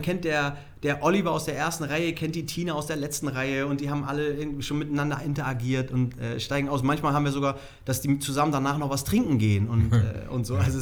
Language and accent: German; Hamburg, Germany; ich bin Hamburger, ne? Ich bin hier geboren, aufgewachsen, Hamburg ist meine Stadt